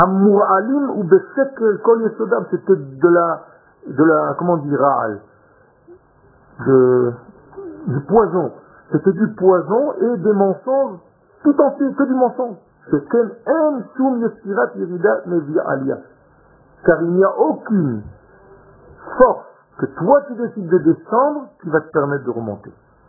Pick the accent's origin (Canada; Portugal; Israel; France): Israel; Et moi, quand j'étais petit en Israël, c'était l'acteur.